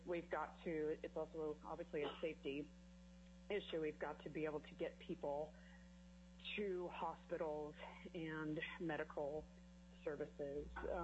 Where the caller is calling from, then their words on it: Skagway, Alaska, United States; I'm calling from Skagway.